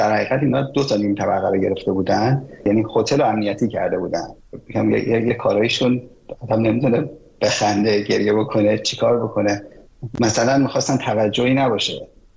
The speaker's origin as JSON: {"language": "Persian", "country": "Iran", "tie": "born or raised there", "said": "من از سن تو بیشتر وقت تو ایران بودم، همینجا زاده شدم، هم تعداد سالهایی که تو ایران زندگی کردم از سالهای عمر تو بیشتره."}